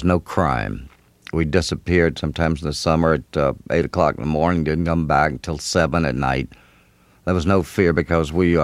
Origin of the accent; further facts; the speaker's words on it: Clinton, Mississippi, United States; I grew up in Clinton, Mississippi, which is right outside the state capital in Jackson. But it was a distinct village, about 2,000 people, with a little college, a little Baptist college